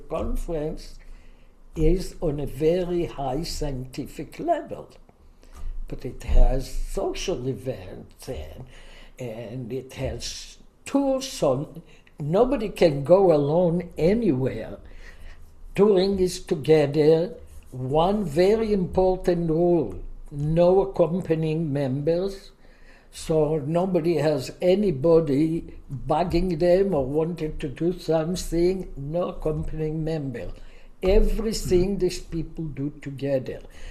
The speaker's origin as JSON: {"language": "English", "country": "Israel", "second_language": "English", "said": "when I opened my mouth with my accent, the people that live in the Middle East know immediately that I'm an Israeli"}